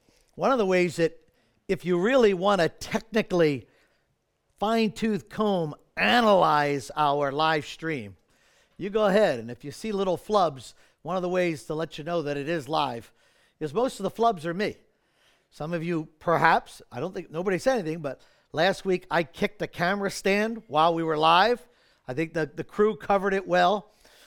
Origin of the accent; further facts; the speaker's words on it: Maple Shade, New Jersey, United States; I grew up here in Maple Shade. Most of you know that, but I literally grew up right down the street from the church on South Spruce Avenue.